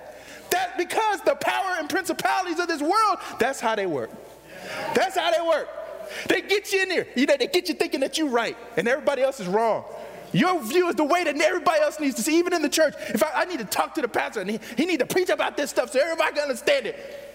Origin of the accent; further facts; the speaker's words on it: Texas, United States; or my maleness, or the fact that I grew up in Texas